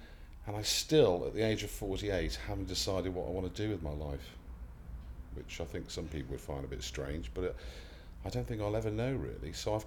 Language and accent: English; Worcester, West Midlands, United Kingdom; I'm 48 and I'm from Worcester.